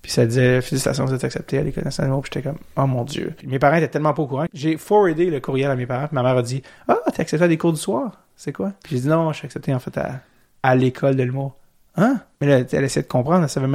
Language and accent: French; Montreal, Quebec, Canada; Donc, moi, je venais de Montréal.